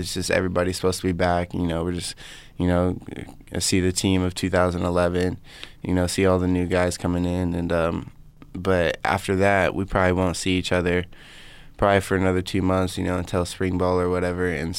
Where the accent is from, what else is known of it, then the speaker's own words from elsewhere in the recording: Oregon, United States; I'm from Oregon, and, you know, both schools, you know, kind of recruited me.